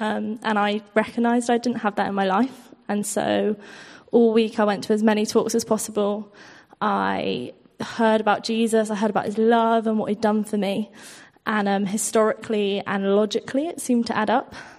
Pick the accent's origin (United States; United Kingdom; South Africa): United Kingdom; Bristol, South West England; now in Leeds, United Kingdom; I'm a first-year student studying at the University of Leeds. I'm studying social work, and I'm from Bristol.